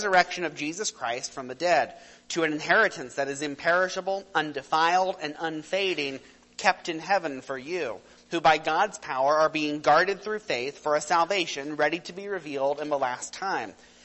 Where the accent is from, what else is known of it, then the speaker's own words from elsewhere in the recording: Texas, United States; Well, I'm from Texas, and most of you aren't.